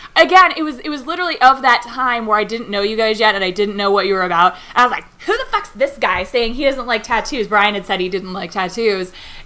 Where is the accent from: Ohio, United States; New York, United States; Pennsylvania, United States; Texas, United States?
Ohio, United States; Belleville; I'm from Belleville, which is like Medina looks like a booming metropolis by comparison.